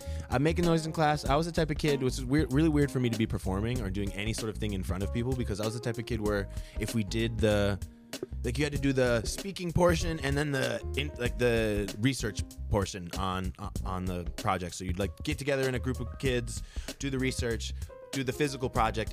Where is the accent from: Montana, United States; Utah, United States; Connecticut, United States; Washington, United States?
Connecticut, United States; I'm from Connecticut.